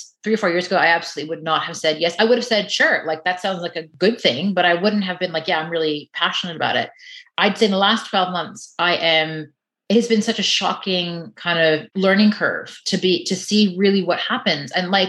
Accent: Canada; now in Ireland; I'm from Canada, I'm not Irish, I've been here for 3 years.

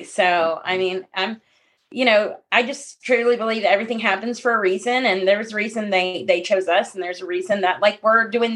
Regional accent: Philippines; born there; also born or lived in Middle East; I lived in the Middle East. I was born in the Philippines. I've been in many countries.

